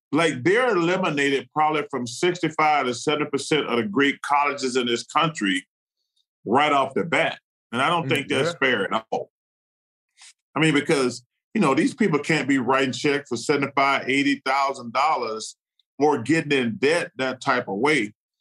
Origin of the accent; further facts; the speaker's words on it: Alabama, United States; I'm very aware of racism. I grew up in Alabama.